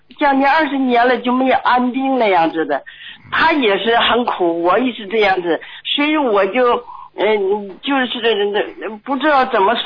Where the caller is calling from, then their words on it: Shanghai, China; 我是上海的